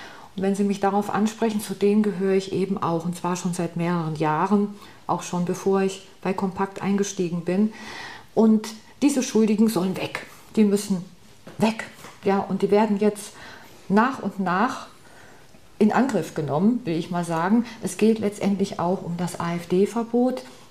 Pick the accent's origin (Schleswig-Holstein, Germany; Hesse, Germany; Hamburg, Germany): Hesse, Germany; Nein, ich bin aus Nordhessen.